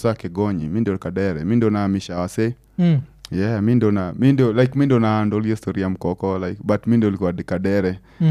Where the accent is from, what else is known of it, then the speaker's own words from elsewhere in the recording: Nairobi, Kenya; Nimezaliwa nimelelewa D, nimezaliwa Pumu.